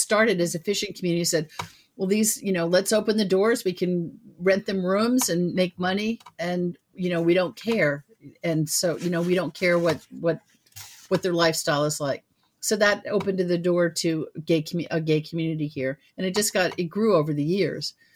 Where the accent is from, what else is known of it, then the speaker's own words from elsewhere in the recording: New York, United States; very different than, let's say, where I grew up in the Hamptons, where, how much money do you have and how many houses do you own?